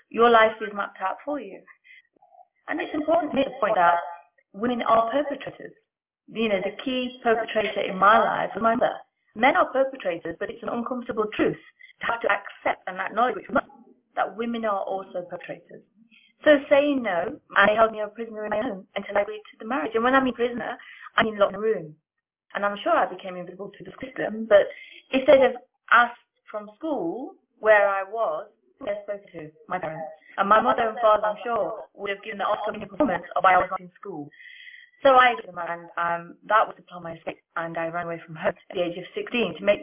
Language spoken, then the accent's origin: English; England, United Kingdom; I was born in England. I'm one of seven sisters and I have one brother. And England is my home. I don't know any country bar England. My parents were Indian Sikh.